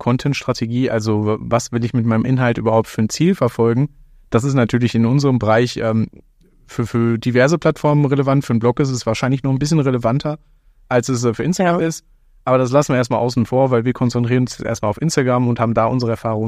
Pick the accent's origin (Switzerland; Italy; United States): Italy; ich bin Italiener